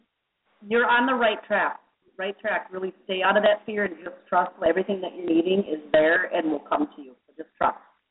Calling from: Long Island, New York, United States; From Long Island.

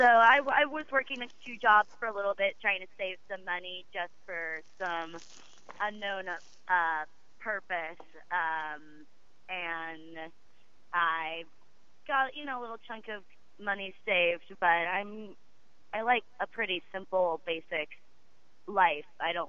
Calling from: Portland, Oregon, United States; Portland, Oregon.

